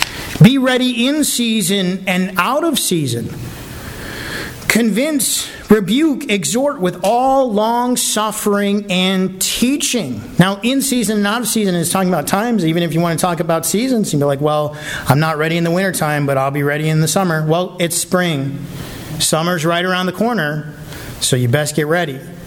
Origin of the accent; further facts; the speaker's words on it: Michigan, United States; I'm from Michigan and I can't swim.